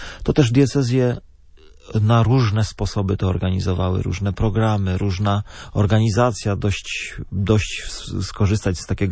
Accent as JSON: {"language": "Polish", "town": "Opole", "region": "Opole Voivodeship", "country": "Poland", "said": "Ja akurat jestem z Opola"}